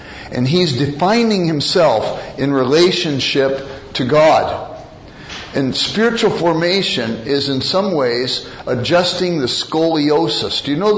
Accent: United States; born there; When I was born in America, Harry Truman was the President of the United States.

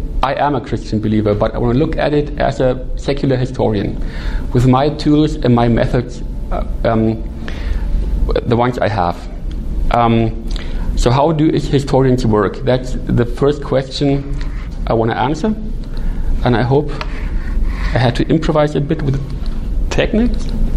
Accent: Germany; I'm from Germany.

